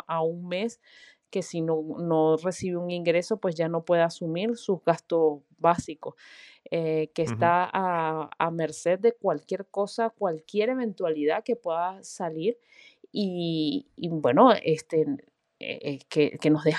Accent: Venezuela; como venezolana viví en Venezuela tuvimos varios episodios

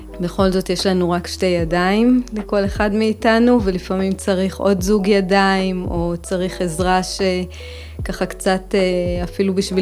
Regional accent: Alonei Abba, Northern District, Israel; אני ממושב אלוני אבא, אני אימא לשלוש בנות.

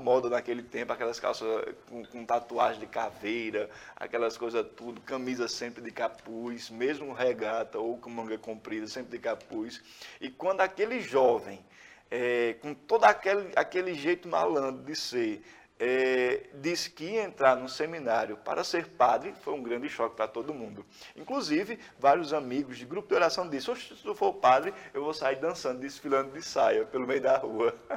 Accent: Cachoeirinha, Pernambuco, Brazil; como eu sou natural de Cachoeirinha

